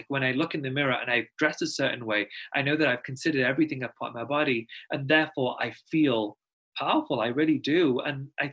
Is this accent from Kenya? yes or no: no; Pakistan; I'm Muslim. And I'm Pakistani, and if, not to sound condescending, a lot of people don't know where it is, so I'm just going to tell you, it neighbors India.